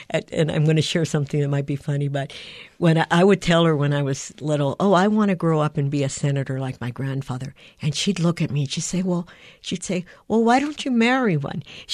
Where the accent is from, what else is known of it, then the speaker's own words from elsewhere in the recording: Puerto Rico; I grew up in Puerto Rico